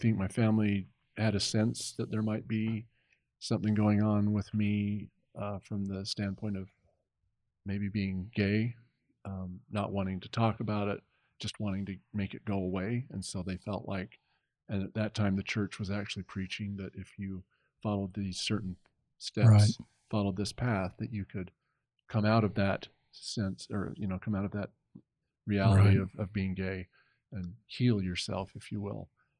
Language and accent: English; Pleasant Grove, Utah, United States; Born and raised, in Pleasant Grove